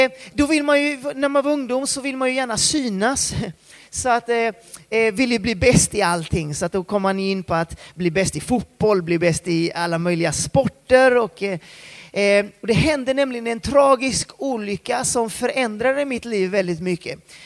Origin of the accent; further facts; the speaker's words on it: Floda, Västra Götaland County, Sweden; also born or lived in Peru; Jag har precis flyttat hem till Sverige efter 13 år i Peru. Jag är från Floda, är från Lerumstrakten utanför Alingsås.